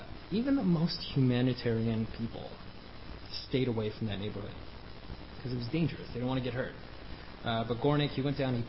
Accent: Brooklyn, New York, United States; Some of you know I grew up in Brooklyn, so I know what bad neighborhoods look like.

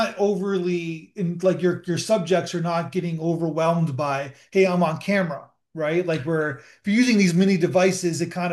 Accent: Canada; I'm Canadian

